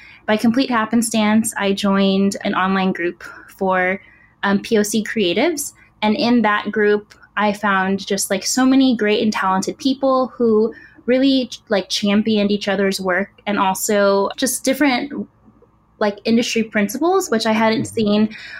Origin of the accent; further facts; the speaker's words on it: California, United States; now in Portland, United States; I'm a photographer freelance. I'm from California, from the Bay Area. I've been living up here in Portland for about 5 years now.